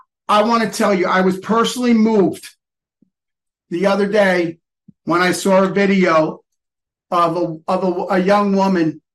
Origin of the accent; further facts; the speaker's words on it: New Jersey, United States; I'm from Bergen County, New Jersey. I have a long, deep history with Teaneck, New Jersey, which has a very large Jewish population.